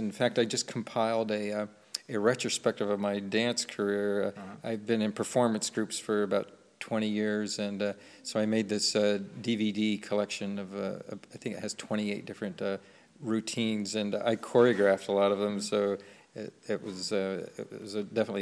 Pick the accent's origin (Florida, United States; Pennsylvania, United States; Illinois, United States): Pennsylvania, United States; Wyalusing; now in Ithaca, United States; that's where I live now, in Ithaca, New York. It's where Cornell University is. And then a couple from my hometown in Pennsylvania, Wyalusing, Pennsylvania.